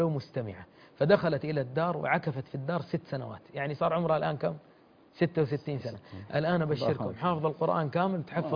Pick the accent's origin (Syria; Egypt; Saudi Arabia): Saudi Arabia; Jeddah, Makkah Province; عندنا في جدة